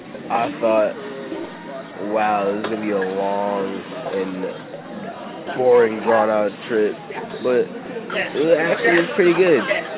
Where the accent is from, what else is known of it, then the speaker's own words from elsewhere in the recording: New York, United States; I'm from New York. I belong to St. Paul AME Church in Rockville Center on Long Island, and I'm 14 years old.